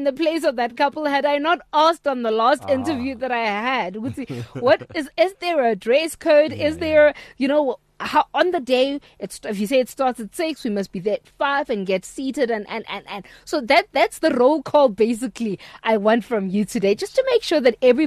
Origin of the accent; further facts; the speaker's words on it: East London, Eastern Cape, South Africa; I'm from East London